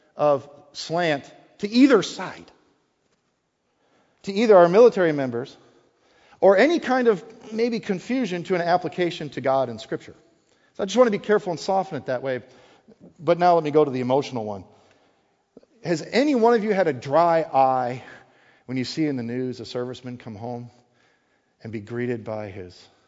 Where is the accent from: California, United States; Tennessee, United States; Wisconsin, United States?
Wisconsin, United States; And though I'm born and raised in Wisconsin, you know, you just don't, why is it?